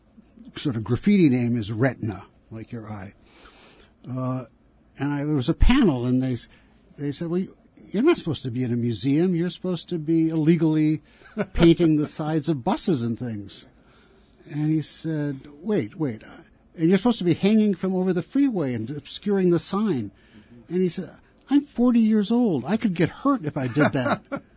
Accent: Wisconsin, United States; I grew up in the Midwest, actually.

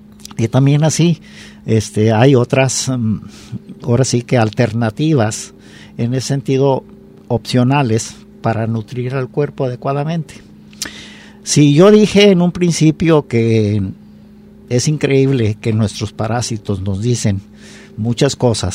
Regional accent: Autlán, Jalisco, Mexico; aquí en Autlán, no muy lejos, yo soy de Autlán

